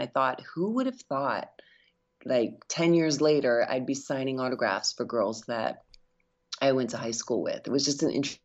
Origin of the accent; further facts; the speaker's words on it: Berkeley, California, United States; I grew up near San Francisco. So, okay. Like, Berkeley, yeah. Northern California, yeah.